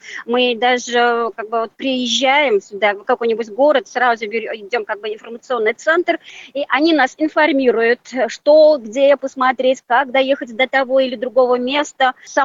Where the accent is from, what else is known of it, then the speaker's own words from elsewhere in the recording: Kazan, Tatarstan, Russia; мы еще татары Казани знаем про Австралию через диаспору татар